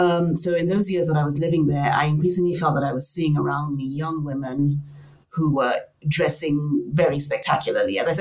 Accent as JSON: {"language": "English", "country": "Nigeria", "said": "I come from Nigeria. So after finishing my master's, I worked for 4 years in publishing in Nigeria."}